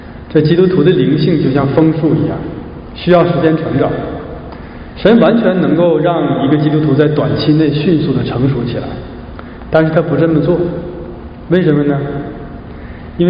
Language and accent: Chinese; China; now in Canada; 我们从中国来到加拿大，看见过很多以前没有见过的东西啊。